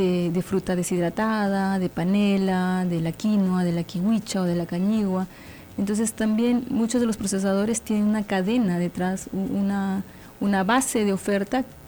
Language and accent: Spanish; Huancayo, Junín, Peru; Ah, mira, lo que yo sé, que yo soy de Huancayo, ¿ya?